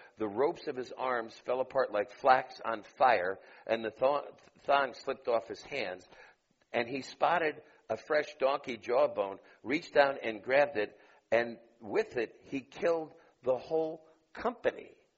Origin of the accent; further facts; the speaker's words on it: New York, United States; I mean, I'm from New York.